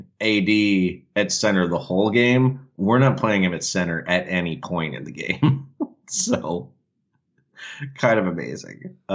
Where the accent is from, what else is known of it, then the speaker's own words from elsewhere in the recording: Brooklyn, New York, United States; The Brooklyn Nets and my hometown Park Slope embody that. I'm proud of my roots.